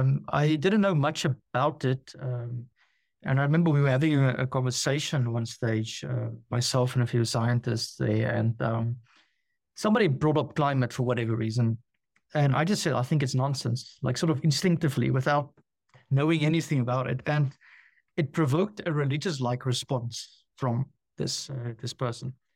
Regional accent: South Africa; now in France; I'm originally from South Africa. I actually stay in France at the moment.

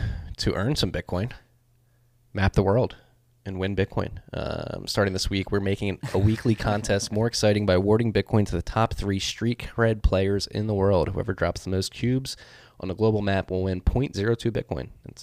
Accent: Philadelphia, Pennsylvania, United States; This one hurts me personally. As a Philadelphian.

